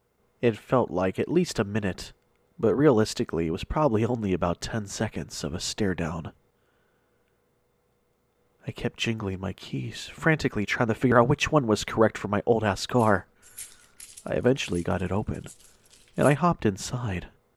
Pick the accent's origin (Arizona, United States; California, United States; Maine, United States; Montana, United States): California, United States; now in Tennessee, United States; And yes, I'm a California transplant. I'm not originally from Tennessee.